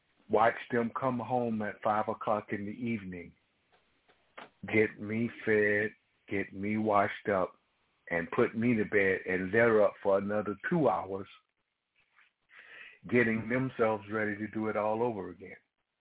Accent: the South, United States; Plus, growing up in the South, you had our little white-sheeted heathens running around.

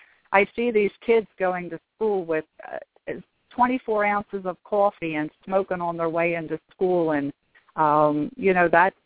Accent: Norristown, Pennsylvania, United States; Okay, I grew up in the Norristown area. I was born and raised there.

